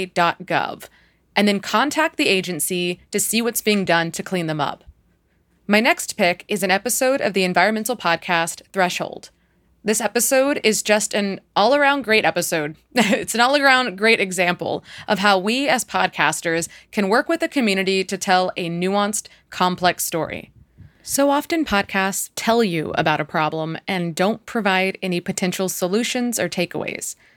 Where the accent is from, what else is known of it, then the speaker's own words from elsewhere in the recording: Texas, United States; I am certified to teach the subject in my home state of Texas.